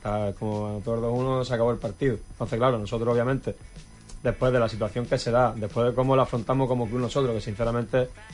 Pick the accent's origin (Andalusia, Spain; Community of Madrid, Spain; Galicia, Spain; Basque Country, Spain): Andalusia, Spain; Huelva; Soy de aquí de Huelva, pero raíces tarsileñas, sí.